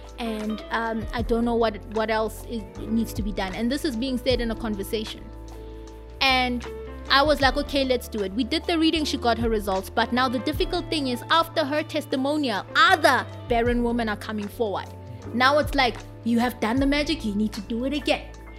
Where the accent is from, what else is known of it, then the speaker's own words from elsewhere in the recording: South Africa; I come from the Xhosa background, and we do our things like this, like that, like that, like this.